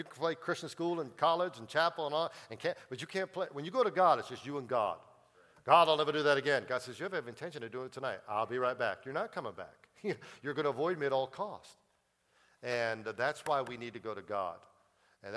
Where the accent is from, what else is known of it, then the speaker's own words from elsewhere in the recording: New England, United States; I'm from New England, and I know I don't want to stereotype all New Englanders